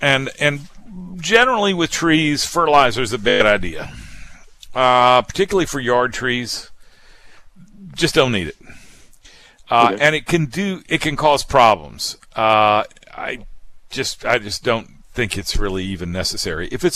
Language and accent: English; Alabama, United States; also born or lived in Mississippi; I was born in Mississippi. And I kind of grew up in Alabama.